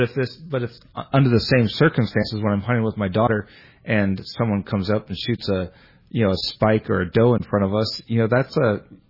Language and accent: English; San Francisco, California, United States; But, you know, I know that I grew up in San Francisco and fished Ocean Beach for stripers and went out on charter boats in order to catch salmon with my dad.